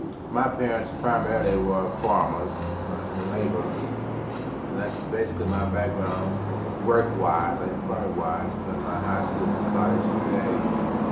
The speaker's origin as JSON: {"language": "English", "region": "Arkansas", "country": "United States", "tie": "born or raised there", "also_born_or_lived": "Shelby County, Tennessee", "said": "I went through grade school there in West Memphis and Marion, Arkansas, both of which are in Crittenden County, and high school in Shelby County, Tennessee"}